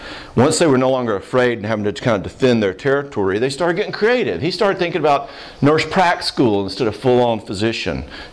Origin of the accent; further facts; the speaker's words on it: the South, United States; we had three girls and we're from the South, which means we did Christmas card pictures.